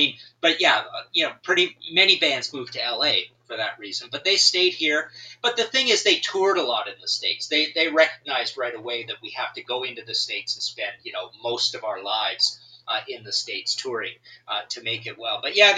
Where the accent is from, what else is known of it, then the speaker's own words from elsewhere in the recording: Western Canada, Canada; the suburbs of Toronto are just like where I grew up, which was a small town out west, which literally the houses all look the same.